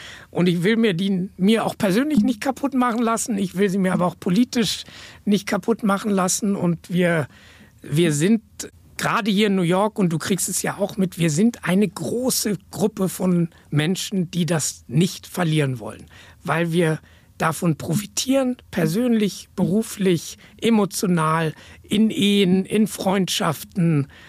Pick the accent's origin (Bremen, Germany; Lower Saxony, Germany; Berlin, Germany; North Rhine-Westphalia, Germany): Berlin, Germany; ich bin Berliner